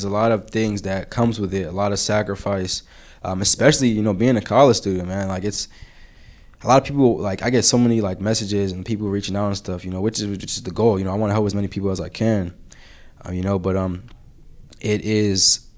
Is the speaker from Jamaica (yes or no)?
yes; Jamaica; especially because I'm Jamaican.